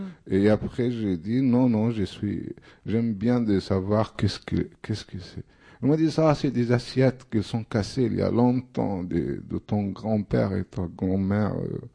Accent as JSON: {"language": "French", "region": "Dakahlia", "country": "Egypt", "tie": "born there", "second_language": "French", "said": "Moi, je suis d'origine des Delta. Et c'est très bizarre que je suis né à Delta, dans un petit village pas loin de Mansoura."}